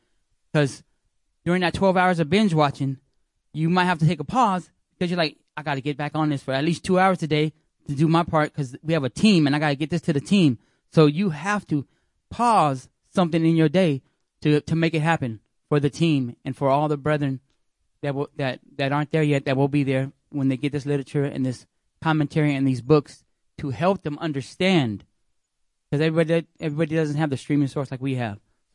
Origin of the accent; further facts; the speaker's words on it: New Mexico, United States; also born or lived in California; I'm from New Mexico, via California, but I'm actually in Nigeria at the time